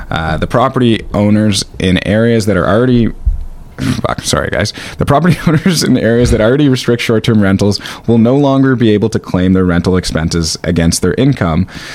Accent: Canada; But as a Canadian, I'm terrified of how many rights, and in particular property rights, we have continued to lose under this federal government.

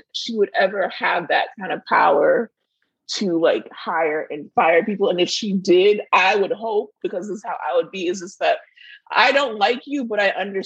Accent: Florida, United States; But, like, we're from Miami. Like, well, we're close to Miami.

